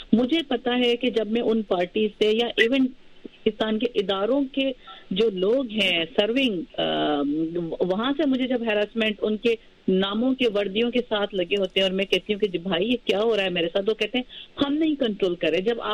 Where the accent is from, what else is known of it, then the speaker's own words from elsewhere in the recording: Sindh, Pakistan; سندھ کا تو خیر میں خود میرا اپنا سندھ سے تعلق ہے